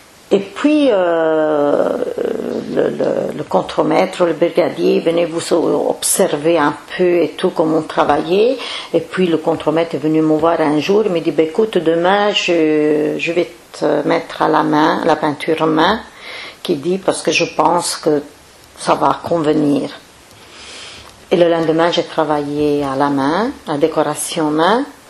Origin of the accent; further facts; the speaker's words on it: Italy; born there; Je suis née en Italie, dans un petit village où il y avait plus ou moins 1000 personnes. C'est un tout petit village, voilà, en campagne.